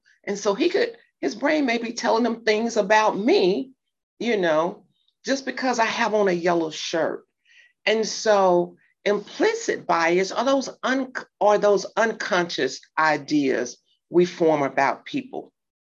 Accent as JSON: {"language": "English", "region": "Alabama", "country": "United States", "tie": "born or raised there", "accent": "Southern drawl", "said": "Most of the time people can hear my Southern drawl. I was born and raised in Alabama. I'll be 60 in a few years. It has never gone away."}